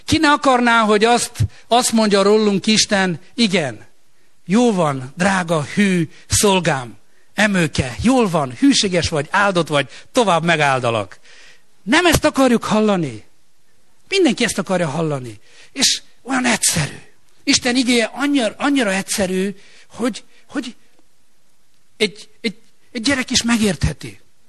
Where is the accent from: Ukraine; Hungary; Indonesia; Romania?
Romania; Romániában, ahol fölnőttem, ott ez sokkal könnyebben megy, de már ott is kezd ez probléma lenni.